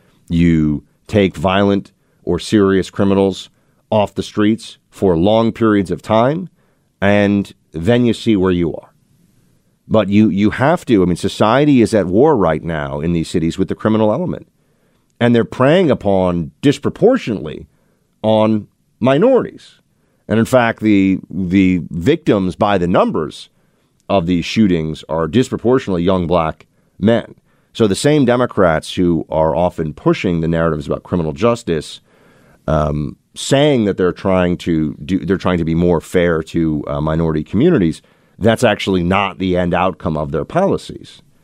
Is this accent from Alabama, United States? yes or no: no; New York, United States